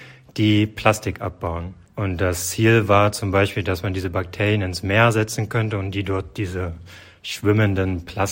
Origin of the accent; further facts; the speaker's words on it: Saxony-Anhalt, Germany; Ich komme ursprünglich aus dem Harz. Das liegt im schönen Sachsen-Anhalt. Und da in der Nähe von Quedlinburg, dort bin ich aufgewachsen.